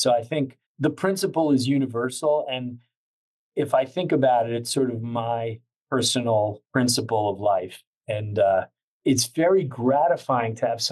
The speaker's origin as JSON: {"language": "English", "region": "New York", "country": "United States", "tie": "born or raised there", "said": "I grew up in New York, in the suburbs of New York. Very simple."}